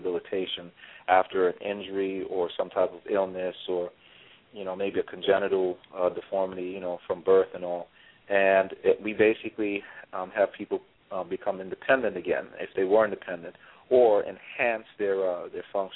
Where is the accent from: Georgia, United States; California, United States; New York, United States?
New York, United States; New York City; I'm originally from New York City, and you know, I've been down in the MD DC VA area for, you know, quite some time now, about close to 20 years